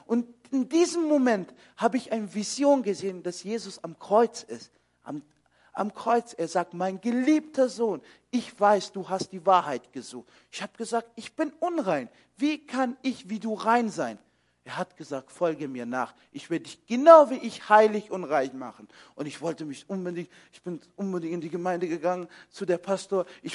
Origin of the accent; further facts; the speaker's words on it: Ulm, Baden-Württemberg, Germany; ich bin in Ulm aufgewachsen, an der Donau.